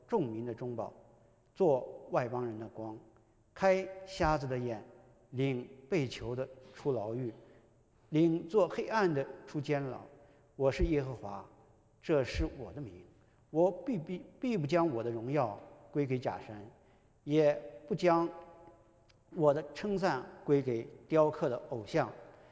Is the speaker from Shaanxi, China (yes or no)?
yes; Xi'an, Shaanxi, China; moved away as an adult; also born or lived in Shanghai / Spain; now in United States; 我是就是以我是西安人，但是我从工作以后，我就一直基本上在上海工作，在上海工作10年。